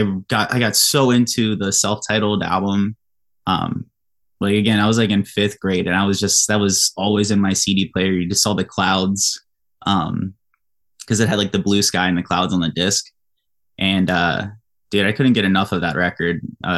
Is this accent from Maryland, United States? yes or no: yes; Maryland, United States; We're both from Southern Maryland.